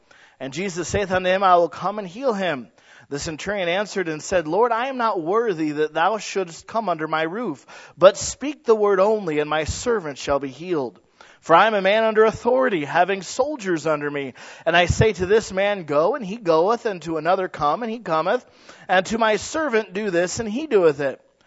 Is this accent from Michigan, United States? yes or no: yes; Detroit, Michigan, United States; Because I'm like, I know why they did that. I'm from Detroit.